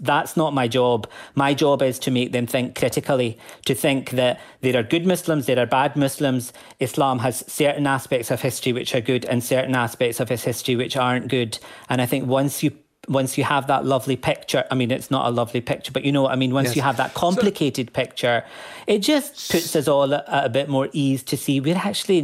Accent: Glasgow, Scotland, United Kingdom; what it was like for me growing up in Glasgow.

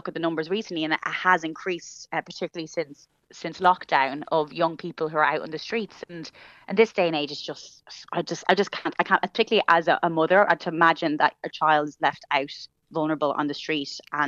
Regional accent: Ireland; moved away as an adult; now in London, United Kingdom; I moved away from Ireland, like kind of was very naive, like just moved over by myself for a year to make it in London.

